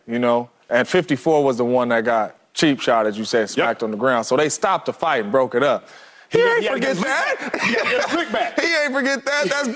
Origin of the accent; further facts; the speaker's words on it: California, United States; That's okay. I'm from the Bay. We're going to be tussling.